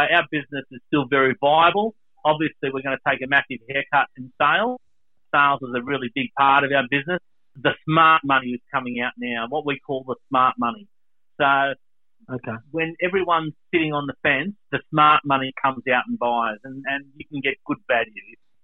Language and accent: English; Maroubra, New South Wales, Australia; also born or lived in East Botany; Mate, I was born in Maroubra. Lived there for the first 12 years of my life, and then Mum and Dad decided to buy a house in East Botany. I reluctantly moved, but yeah, lived in Pagewood, East Botany all my life. I'm a Maroubra boy, and I love this area.